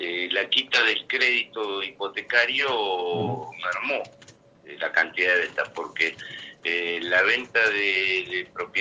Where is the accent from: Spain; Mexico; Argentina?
Argentina; Mar del Plata, Buenos Aires Province; soy de Mar del Plata.